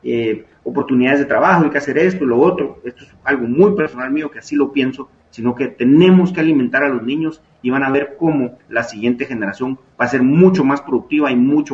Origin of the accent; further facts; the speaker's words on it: Guatemala; yo lo veo muy simplista como guatemalteco